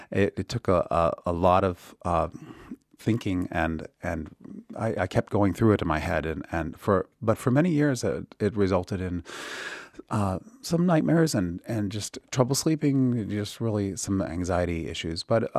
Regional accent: Cleveland, Ohio, United States; That's right. Cleveland, Ohio.

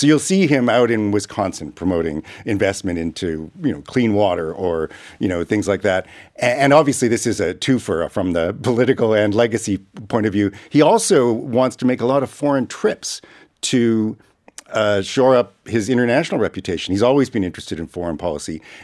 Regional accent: Canada; I'm from Canada.

